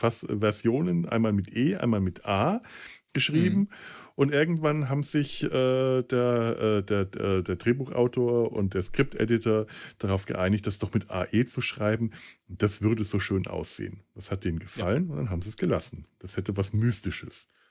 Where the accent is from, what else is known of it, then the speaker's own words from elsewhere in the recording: Bavaria, Germany; bei uns in Bayern ja auch nicht SZ heißt. Ich komme aus der Gegend, wo man das scharfes S nennt.